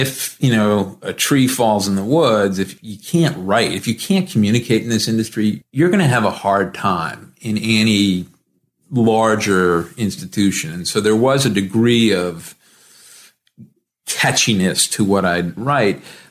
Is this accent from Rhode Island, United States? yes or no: yes; Rhode Island, United States; I grew up in Rhode Island, a small town kid. I'd barely had a passport in college